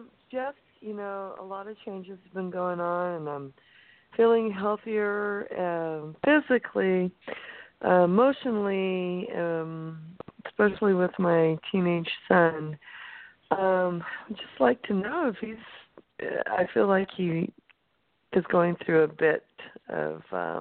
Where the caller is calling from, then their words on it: California, United States; I'm calling from California.